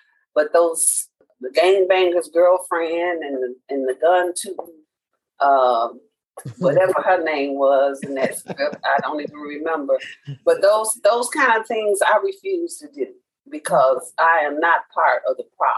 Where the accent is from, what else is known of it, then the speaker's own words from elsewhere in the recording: Chicago, Illinois, United States; I grew up in Cabrini.